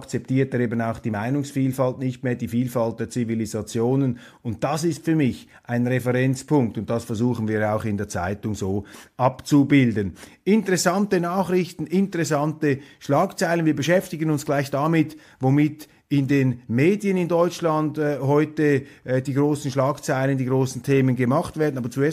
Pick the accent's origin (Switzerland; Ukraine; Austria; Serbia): Switzerland; Und da muss ich einfach als Schweizer, als Kleinstaatler, als Verfechter der Neutralität sagen